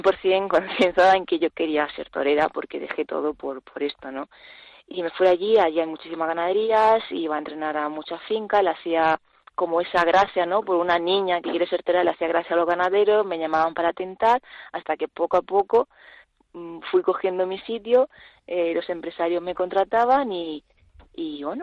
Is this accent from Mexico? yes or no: no; Murcia, Region of Murcia, Spain; yo soy de Murcia y ahí en Murcia no hay ni una vaca ni un toro ni nada, porque ya sabemos que aquella tierra es muy seca